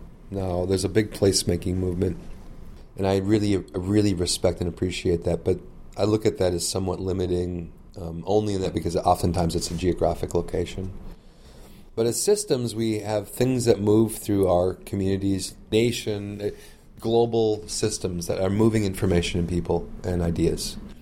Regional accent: Fargo, North Dakota, United States; even when I grew up in Fargo, Moorhead, a flood almost every year.

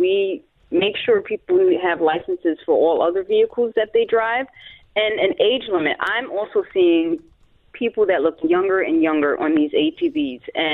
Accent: Brooklyn, New York, United States; And I'm not from Rochester, I'm from Brooklyn, so surprisingly to say this too, that it's starting to scare me.

